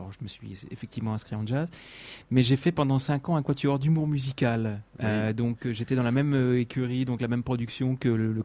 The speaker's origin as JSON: {"language": "French", "town": "Mézériat", "region": "Auvergne-Rhône-Alpes", "country": "France", "tie": "born or raised there", "also_born_or_lived": "Bourg-en-Bresse", "said": "Alors je suis de la région Rhône-Alpes parce que je suis né à Bourg-en-Bresse, voilà. Et que j'ai grandi à Mézeria, ça se trouve à mi-chemin entre Bourg-en-Bresse et Mâcon."}